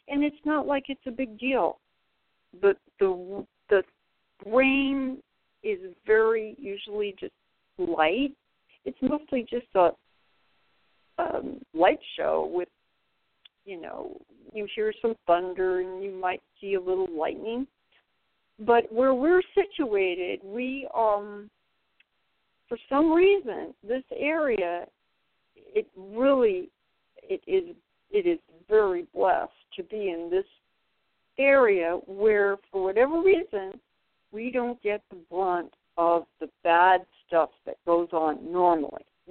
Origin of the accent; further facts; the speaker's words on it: California, United States; Now, I have been here 2 years. I am from California. And I have to say the weather is nothing like California.